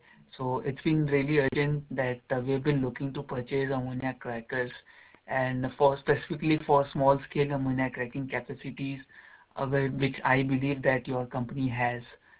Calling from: India; I'm calling from India, and I wanted to purchase ammonia cracking units.

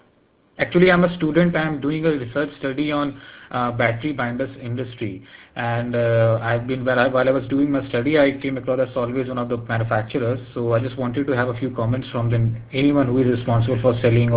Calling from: India; I'm calling from India.

